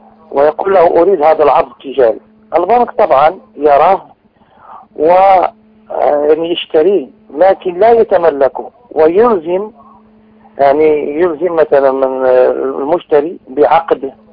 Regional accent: Morocco; يعني عندنا نحن في المغرب

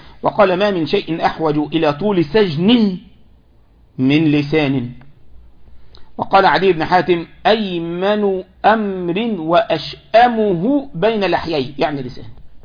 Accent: Egypt; عندنا في مصر يقول لك كده، صاحب بالين كذاب وصاحب ثلاثة منافق

